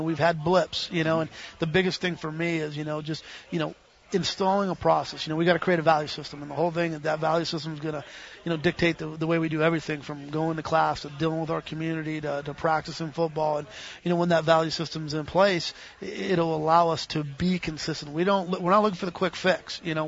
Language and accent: English; Las Vegas, Nevada, United States; And, you know, I'm from Vegas. I've been here 7 years now